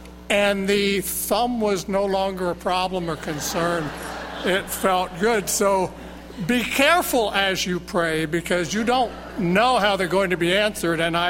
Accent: Danville, United States; I'm a Methodist from Danville.

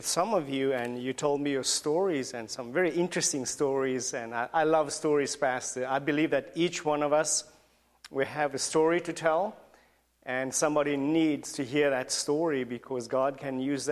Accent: Cape Town, Western Cape, South Africa; I grew up in Cape Town and found the Lord and served the Lord in the Matrosmenae Church of the Nazarene.

